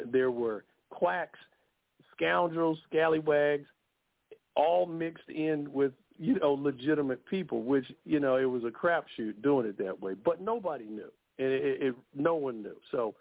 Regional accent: Long Beach, California, United States; I was just a little boy in a middle-class neighborhood growing up in Long Beach, California.

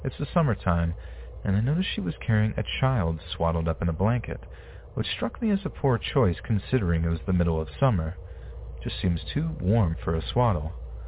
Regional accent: Illinois, United States; Since we're from Illinois, the popular destination of Bachelor's Grove Cemetery immediately came to mind, and it was settled upon.

